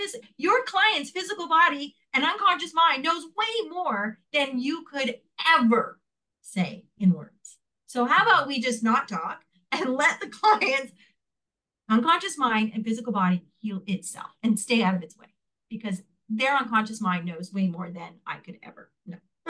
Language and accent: English; Montreal, Quebec, Canada; born there; I was born in Montreal, Quebec, in Canada. In my imprint years, I was born in 1969